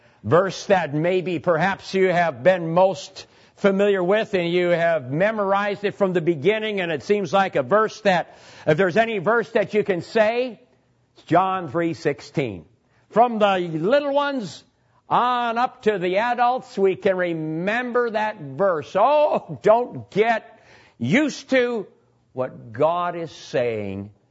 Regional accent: Wisconsin, United States; I grew up here in Wisconsin.

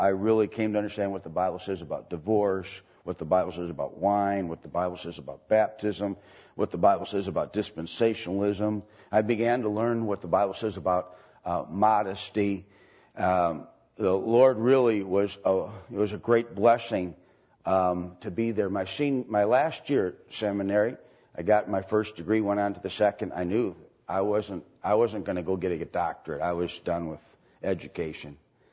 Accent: Waukesha, Wisconsin, United States; And I thought about my hometown, no church. I thought about Waukesha.

